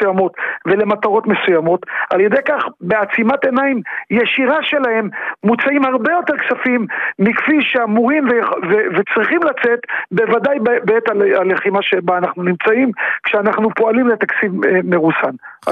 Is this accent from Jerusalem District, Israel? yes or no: no; Lod, Central District, Israel; אני במקור מלוד.